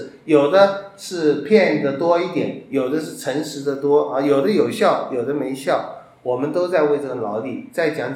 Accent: China

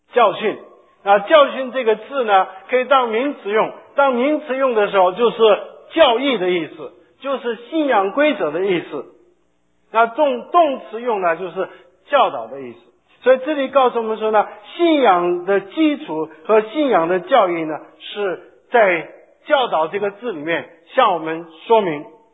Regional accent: China

